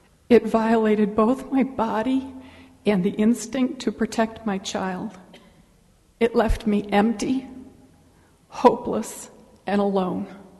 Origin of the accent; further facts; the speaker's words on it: Chicago, Illinois, United States; moved away as an adult; now in Fort Collins, United States; In September of 1974, I moved out here from the Chicago area into the dorm at CSU as a freshman.